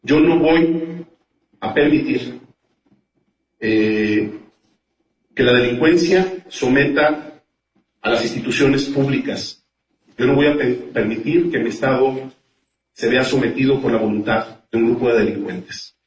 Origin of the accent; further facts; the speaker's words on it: Jalisco, Mexico; como jalisciense y como mexicano